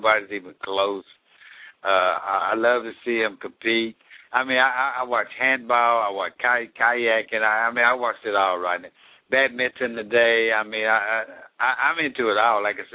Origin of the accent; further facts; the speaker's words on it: United States; Oh, no, listen, I'm American